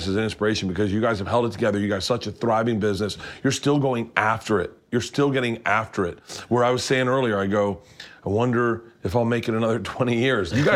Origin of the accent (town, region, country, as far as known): Tampa, Florida, United States; now in Los Angeles, United States